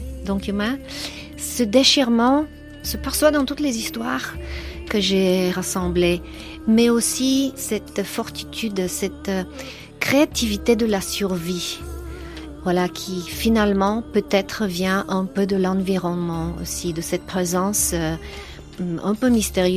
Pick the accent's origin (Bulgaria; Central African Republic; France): Bulgaria; moved away; also born or lived in New Zealand; J'ai grandi en Bulgarie, après en Nouvelle-Zélande, mais ce thème de l'immigration sériale, un peu, ça court dans les familles.